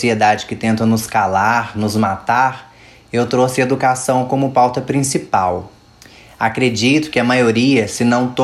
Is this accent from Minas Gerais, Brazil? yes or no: yes; Belo Horizonte, Minas Gerais, Brazil; Nascido e criado em Belo Horizonte, com os pais separados durante a infância e juventude, eu comecei a trabalhar aos 13 anos de idade, ajudando a minha mãe com as costuras. Aos 16 anos, eu comecei a trabalhar numa lanchonete lá em Jaboticatubas, cidade onde eu morei por 4 anos.